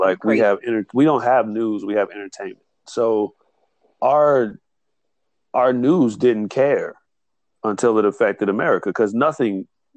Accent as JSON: {"language": "English", "country": "India", "said": "I said, \"I'm from India.\""}